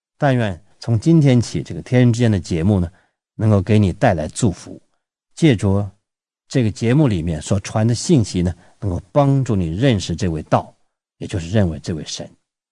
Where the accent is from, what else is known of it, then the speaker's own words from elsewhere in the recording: China; 这个就是一向在我们中国人心目中间的神